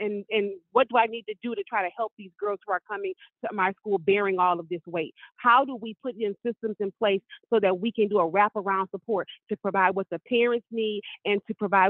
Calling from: Detroit, Michigan, United States; I'm calling from Detroit, Michigan.

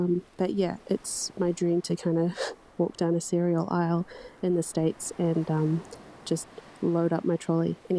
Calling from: New Zealand; I'm from Aotearoa, New Zealand.

